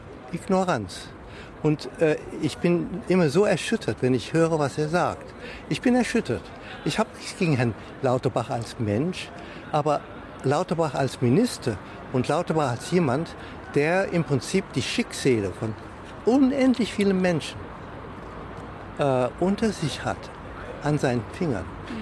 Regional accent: Thailand; Aber ich bin Thailänder. Bei uns sterben über 90%.

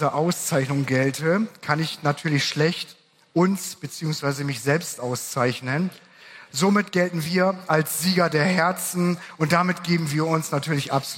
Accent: Northern Germany, Germany; Das fällt mir als Norddeutscher besonders leicht.

